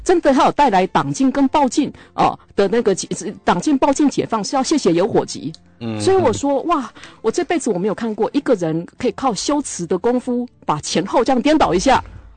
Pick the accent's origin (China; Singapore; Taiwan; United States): Taiwan; 我们是台湾人，我们清楚台湾历史没有啊